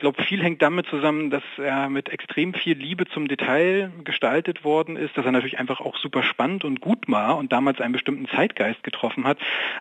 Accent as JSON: {"language": "German", "region": "East Germany", "country": "Germany", "said": "da kam ja bei uns in der DDR, war der auf gar keinen Fall im Kino zu sehen, sondern kam erst später dann auf VHS-Kassette zu uns"}